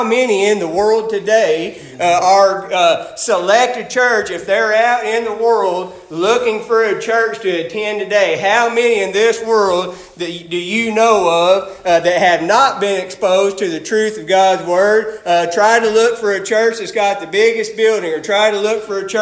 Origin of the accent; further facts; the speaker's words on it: California, United States; born there; I was born in California. I was sharing with the brother a little bit this morning. You'll hear me say, well, I grew up out there. I didn't. I'd done most of my growing up here.